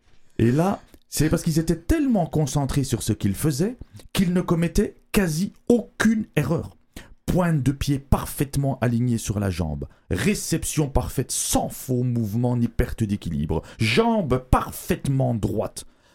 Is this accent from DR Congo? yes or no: no; Belgium; Parce que je vous rappelle, je suis belge, au cas où vous l'auriez oublié.